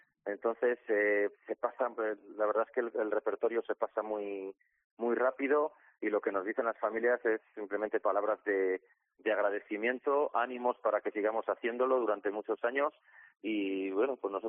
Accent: Valladolid, Castile and León, Spain; Nosotros somos de Valladolid.

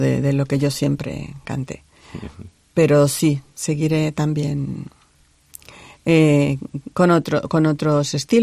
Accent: Sonora, Mexico; now in Ribadeo, Spain; Yo soy mexicana, soy de Sonora.

